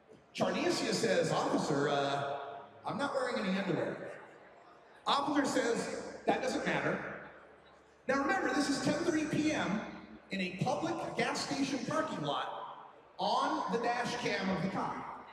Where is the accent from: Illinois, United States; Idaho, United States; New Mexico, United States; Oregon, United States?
Oregon, United States; in my home state of Oregon, we legalized marijuana